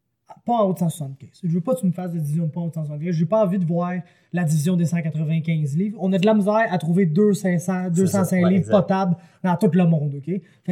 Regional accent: Quebec, Canada; parce que je suis un Québécois, je suis pas un anglophone du tout.

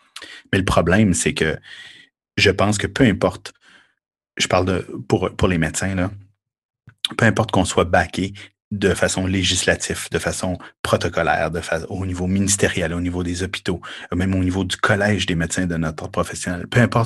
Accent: Quebec, Canada; chez nous au Québec

